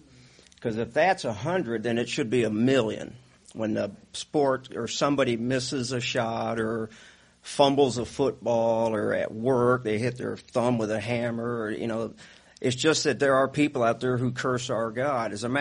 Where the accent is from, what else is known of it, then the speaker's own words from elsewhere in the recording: Fort Wayne, Indiana, United States; We come from Fort Wayne, Indiana. We live about 4 hours away.